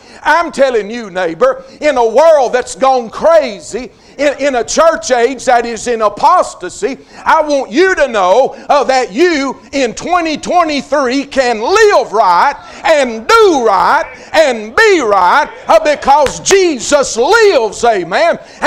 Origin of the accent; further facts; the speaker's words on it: Georgia, United States; also born or lived in Murphy, North Carolina; I was born in Murphy, moved to Dawson County, Georgia when I was little.